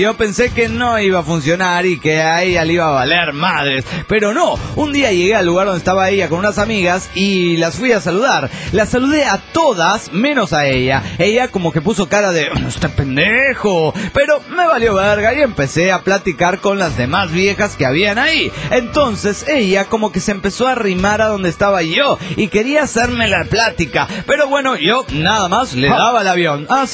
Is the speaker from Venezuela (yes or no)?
no; Uruguay; Los uruguayos también tomamos mate.